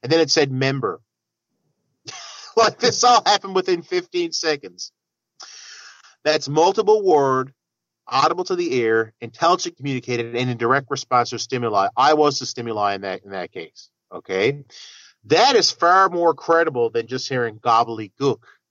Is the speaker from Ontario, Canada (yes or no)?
no; Mount Pearl, Newfoundland and Labrador, Canada; actually Mount Pearl, which is a city on the outside of St. John's. It's actually where I'm from. I was born in Mount Pearl.